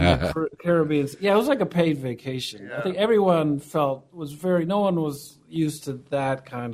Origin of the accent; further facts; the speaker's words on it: Ohio, United States; I did too. Yeah, I grew up in Ohio.